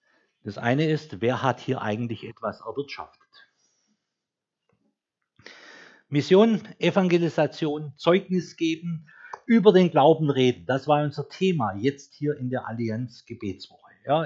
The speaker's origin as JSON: {"language": "German", "region": "Baden-Württemberg", "country": "Germany", "said": "aber ich sage es mal als Schwabe"}